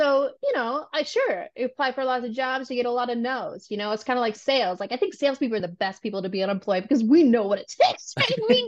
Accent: Boise, Idaho, United States; also born or lived in Montana; So when I was growing up in Boise, Idaho, I was born in Montana, the original Hannah Montana.

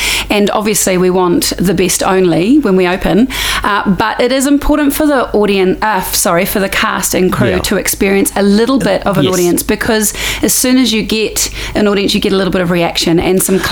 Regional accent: Tauranga, Bay of Plenty, New Zealand; also born or lived in Christchurch; Okay, so I am originally from up north. I grew up in Tauranga, but I moved in the mid to late 90s down to Christchurch

